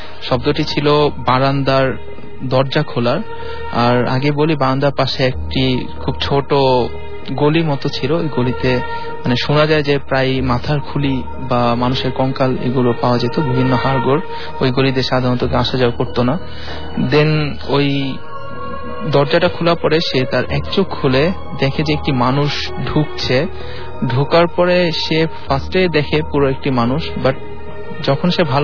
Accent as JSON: {"language": "Bangla", "town": "Dhaka", "region": "Dhaka Division", "country": "Bangladesh", "said": "আমি সেগুনবাগিচা থেকে এসেছি।"}